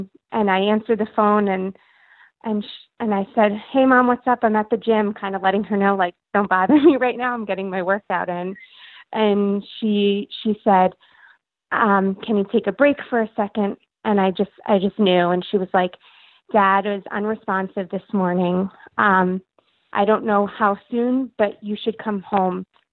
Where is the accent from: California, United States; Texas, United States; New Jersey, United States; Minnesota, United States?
New Jersey, United States; And I'm from New Jersey, so New York City is like home for me. And my dad grew up in Queens, so there's a lot of connections there for me.